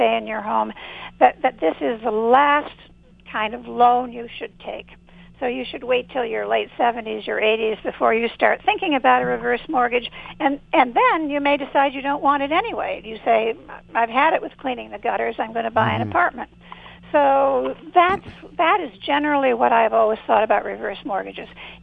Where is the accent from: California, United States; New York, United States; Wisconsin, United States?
New York, United States; I'm a New Yorker, so I'm mm-hmm. thinking about it that way.